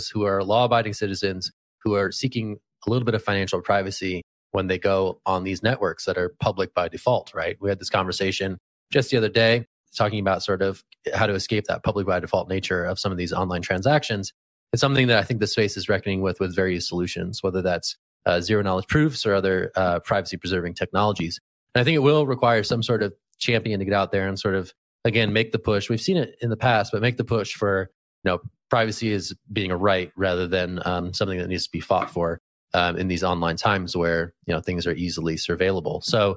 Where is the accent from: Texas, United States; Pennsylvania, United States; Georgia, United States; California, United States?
California, United States; born there; So as a Californian by birth, I'm all in.